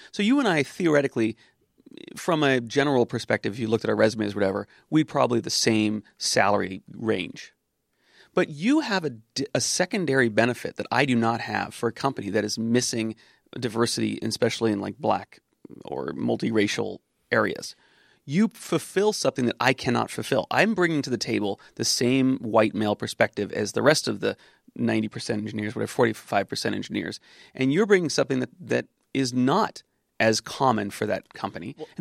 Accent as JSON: {"language": "English", "town": "Santa Cruz", "region": "California", "country": "United States", "tie": "born or raised there", "said": "growing up in Santa Cruz as a boy"}